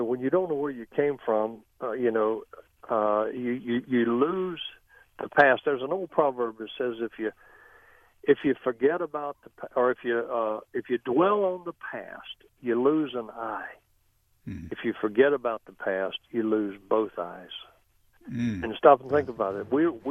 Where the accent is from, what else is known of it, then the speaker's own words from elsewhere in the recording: United States; as an American, I was so proud.